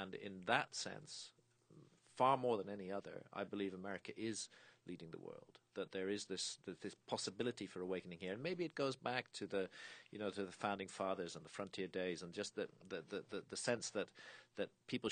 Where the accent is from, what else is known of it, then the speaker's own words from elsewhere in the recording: United Kingdom; I come here as a foreigner. I'm British. I come to America often. I have family here in America.